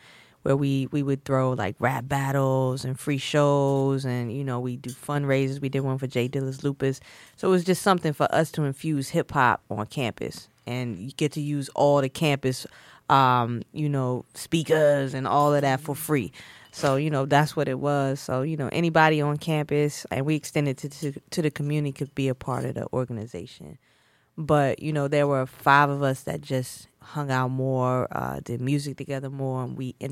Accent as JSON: {"language": "English", "region": "the South", "country": "United States", "tie": "born or raised there", "said": "You know, growing up in the South, it's like, get a job, get married, and get a job like an accountant, a doctor."}